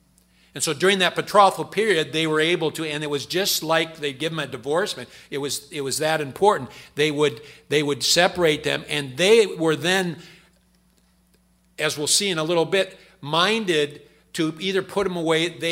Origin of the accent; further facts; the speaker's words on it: Michigan, United States; You know I'm from Michigan, and you know I've had a very happy fall this year.